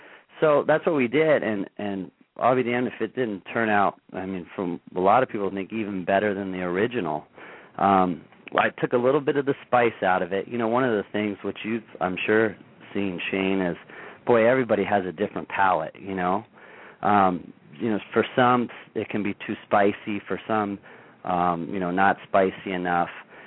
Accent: East Coast, United States; moved away as an adult; now in Kansas City, United States; So I grew up on the East Coast.

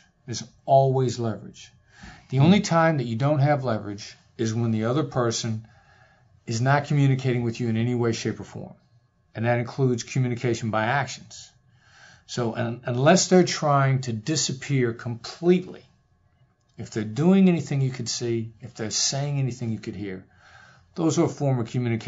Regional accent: Iowa, United States; before I was an American, before I grew up in Iowa, before I was an Iowan, you know, before I was a Caucasian, Irish, German guy from Iowa

